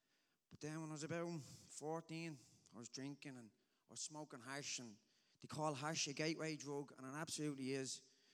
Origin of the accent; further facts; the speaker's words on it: Dublin, Leinster, Ireland; I'm 33 years old and I'm from Dublin. I come from a small Catholic family